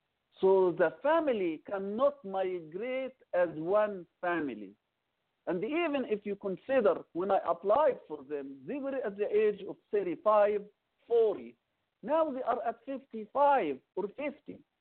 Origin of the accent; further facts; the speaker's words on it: Egypt; English is a second language; moved away as an adult; now in United States; I am originally from Egypt, migrated here.